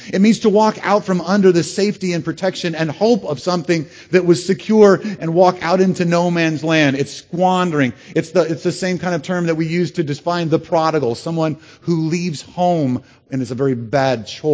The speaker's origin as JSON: {"language": "English", "country": "United States", "said": "I'm an American. I want 22 inches of personal space."}